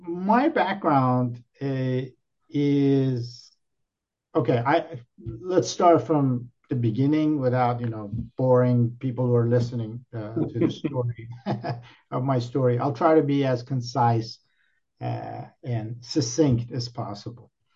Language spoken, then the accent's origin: English; Iran; I was born in Iran.